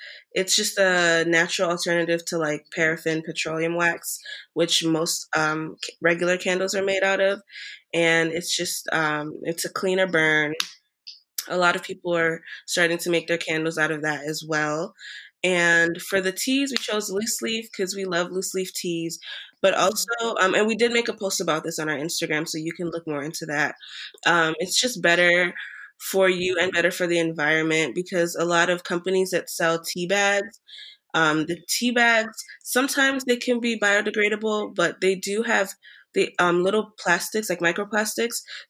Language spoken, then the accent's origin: English; Rivers, Nigeria; also born or lived in Imo State; I'm from River State. Before he comes and gets my life. I'm from Rivers and Imo State.